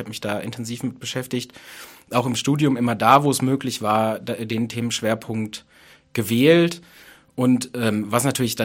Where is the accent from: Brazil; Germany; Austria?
Germany; Bückeburg, Lower Saxony; Also ich bin in Bückeburg zur Schule gegangen.